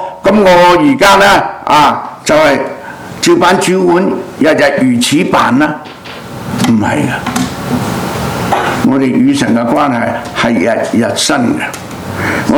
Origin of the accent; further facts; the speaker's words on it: Guangdong, China; 我哋廣東人好少用呢啲咁嘅字啊